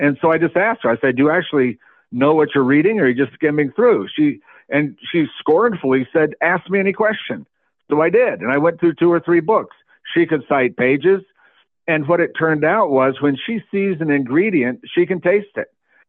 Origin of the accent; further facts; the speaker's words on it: Montreat, North Carolina, United States; When we moved to this area, I was moving back to my hometown, Montreat, North Carolina, and we have a family of eight.